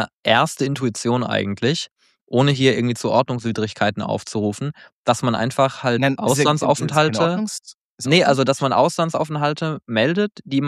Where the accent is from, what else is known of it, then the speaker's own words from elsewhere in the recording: Baden-Württemberg, Germany; aus meiner Heimat, aus meiner alten Heimat in Baden-Württemberg